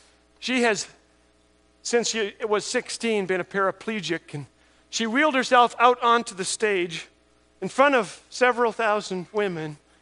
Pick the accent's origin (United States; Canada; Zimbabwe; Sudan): Canada; Causes you to doubt God's goodness sometimes as a Canadian.